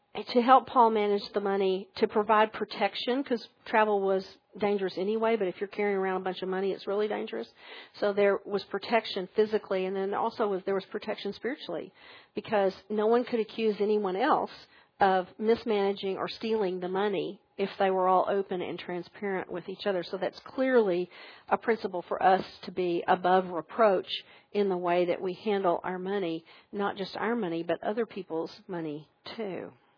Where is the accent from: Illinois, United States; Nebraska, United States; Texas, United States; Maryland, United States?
Texas, United States; Alpine; the taxes were not part of the house payment because we never did that growing up in Alpine